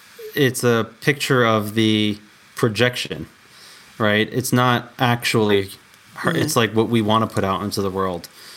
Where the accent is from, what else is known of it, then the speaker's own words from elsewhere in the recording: New York, United States; now in Colorado, United States; I was born and raised in New York, and I live in Colorado